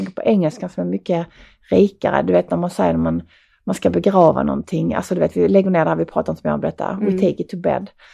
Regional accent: Skåne, Sweden; accent: Scanian; därför att min skånska

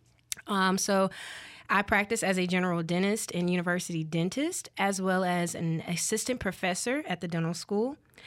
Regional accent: Ridgeland, Mississippi, United States; Well, I am from Ridgeland, Mississippi.

